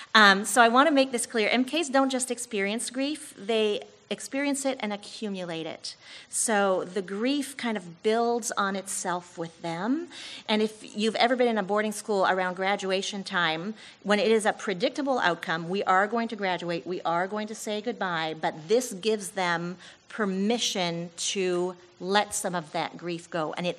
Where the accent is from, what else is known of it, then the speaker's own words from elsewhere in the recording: France; I am an MK born and raised in France